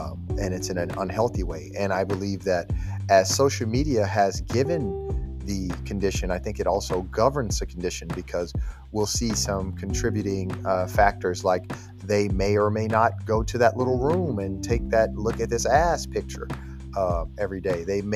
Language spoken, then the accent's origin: English; Memphis, Tennessee, United States; I'm from Memphis, Tennessee.